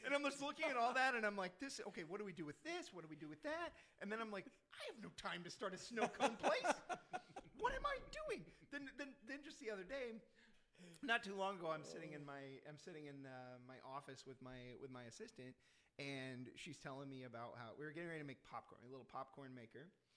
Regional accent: Illinois, United States; I was in my hometown, which is in, like I say, in central Illinois.

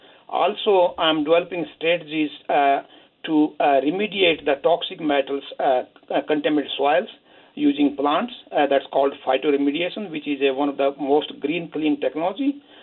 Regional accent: India; also born or lived in England; now in United States; And originally, I came from India and did my research in England, my PhD, and been teaching here for since 1998 in the US.

